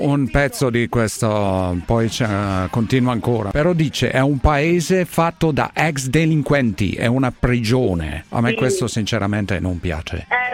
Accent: Melbourne, Victoria, Australia; now in Italy; sono di Melbourne, ma vivo in Italia da parecchio tempo.

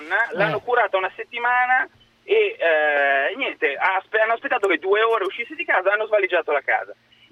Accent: Bordighera, Liguria, Italy; now in Milan, Italy; Io sono di Bordighera, che è in provincia di Imperia

